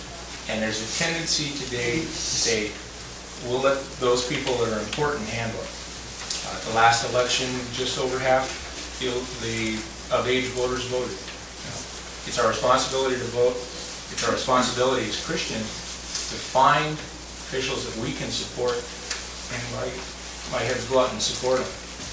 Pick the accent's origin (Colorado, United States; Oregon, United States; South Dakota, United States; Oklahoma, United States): Oregon, United States; Portland; Or I'm from Portland, Oregon, and there's a real hot issue with school board members.